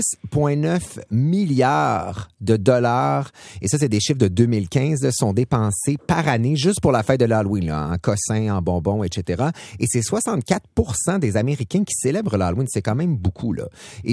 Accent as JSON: {"language": "French", "town": "Saint-Jean-sur-Richelieu", "region": "Quebec", "country": "Canada", "said": "moi je viens de Saint-Jean-sur-Richelieu, sur la banlieue."}